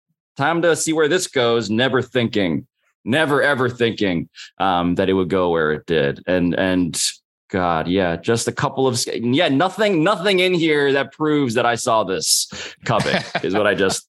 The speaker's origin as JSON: {"language": "English", "town": "Manhattan", "region": "New York", "country": "United States", "tie": "born or raised there", "said": "the fact that I'm Asian American, I'm Filipino, the fact that I was born and raised in Manhattan, like not far from Madison Square Garden, walking distance"}